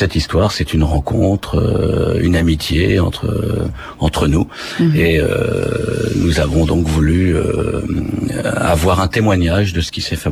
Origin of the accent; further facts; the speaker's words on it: Normandy, France; born there; Moi, je suis né dans l'Eure, en Normandie.